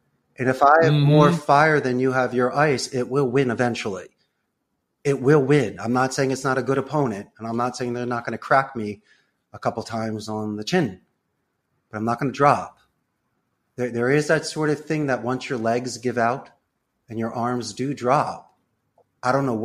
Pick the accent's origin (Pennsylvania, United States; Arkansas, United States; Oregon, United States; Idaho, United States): Pennsylvania, United States; Rydal; I grew up in Rydal.